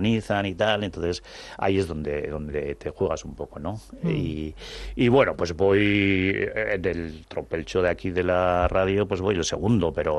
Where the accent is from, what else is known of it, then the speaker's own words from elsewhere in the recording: Zumaia, Basque Country, Spain; tengo allí mis amigos todavía, parte de mi familia. Pero bueno, vivo aquí y sí, sí, sí, soy de Zumaia